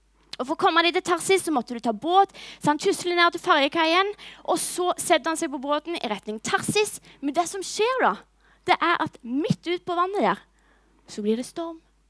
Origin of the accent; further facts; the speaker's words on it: Varhaug, Rogaland, Norway; moved away; Men det å være født og oppvokst på Varhaug, det er litt bygd.